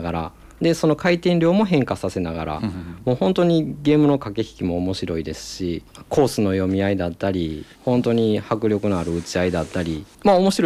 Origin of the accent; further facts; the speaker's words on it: Osaka, Japan; 大阪の天王寺って言って